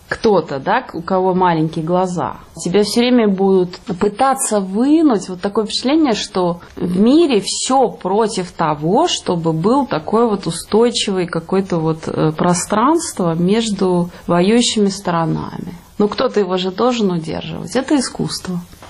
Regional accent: Russia; Я вдруг понимаю, что я не могу сказать, что я из России, мне просто стыдно.

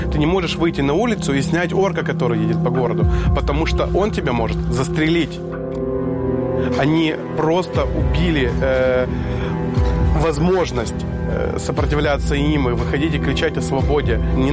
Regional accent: Kherson, Kherson Oblast, Ukraine; я из Херсона, мне 28 лет. Я встретил войну в Херсоне, всю жизнь там прожил, пока не пришли эти ублюдки и не захватили мой город. А сейчас я в Киевской области

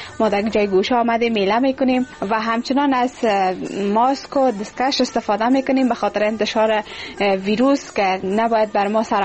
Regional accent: Afghanistan

